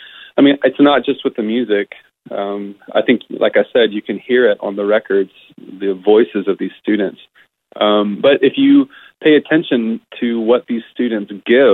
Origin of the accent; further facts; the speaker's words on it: Marietta, United States; But so growing up in Marietta and being close to Third, just watching that whole rocket take off was like incredible.